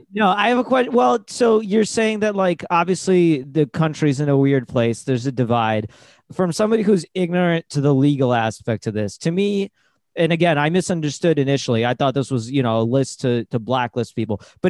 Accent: Ukraine; now in United States; as I immigrated here from Ukraine, and as someone whose grandparents survived the famine there

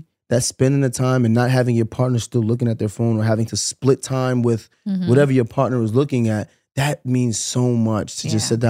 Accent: the South, United States; I am originally from the South and all my family is there. I have spent most of my 20s in LA.

